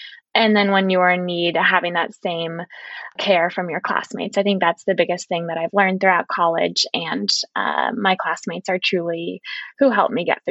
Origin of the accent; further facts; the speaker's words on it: California, United States; I am originally from the Bay Area.